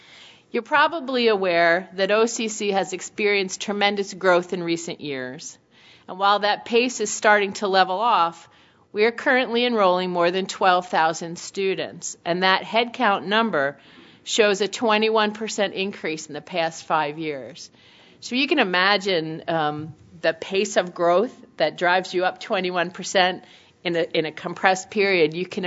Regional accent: Albany, New York, United States; It's just been an amazing welcome and has reminded me of my time growing up in Albany, the warmth of the people I knew in upstate New York

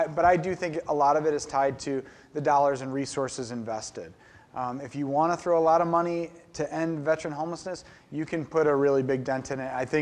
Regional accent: Baltimore, Maryland, United States; So I grew up in Baltimore, and so it's really tough being an Orioles fan these days.

